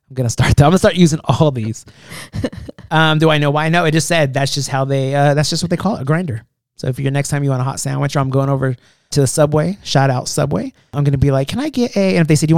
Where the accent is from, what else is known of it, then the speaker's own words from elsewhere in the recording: California, United States; they knew I was from California originally and they were trying to make me feel good.